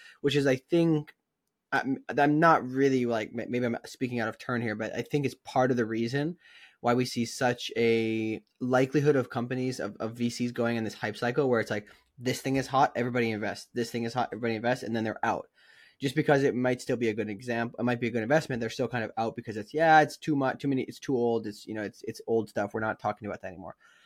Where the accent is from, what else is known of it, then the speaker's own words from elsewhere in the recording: Wisconsin, United States; I'm from Wisconsin, I'm from Northern Wisconsin, where not a lot of people talk about climate change in any way that they believe it, right?